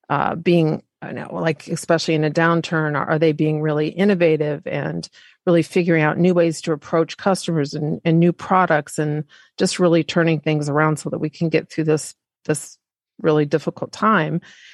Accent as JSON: {"language": "English", "town": "Louisville", "region": "Kentucky", "country": "United States", "tie": "born or raised there", "also_born_or_lived": "Montana", "said": "And that's partially from being from the South, I think, or part of, I was born in Montana, but I spend a lot of time in Kentucky. In Louisville."}